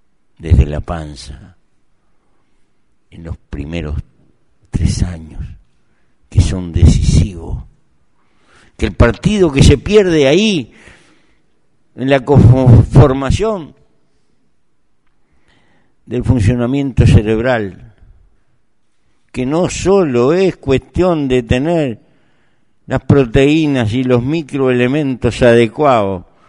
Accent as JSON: {"language": "Spanish", "country": "Uruguay", "said": "Y como uruguayo"}